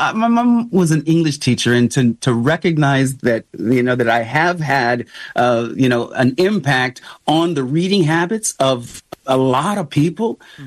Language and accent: English; United States; I've always known that I'm an American